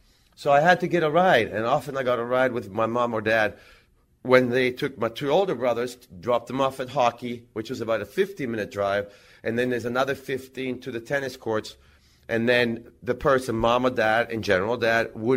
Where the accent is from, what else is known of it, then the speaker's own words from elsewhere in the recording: Växjö, Kronoberg County, Sweden; English is a second language; I was doing clinics for kids in Växjö, in my hometown, and the coach for these kids, and they were like anything from 7 to 10, the coach was a year older than me.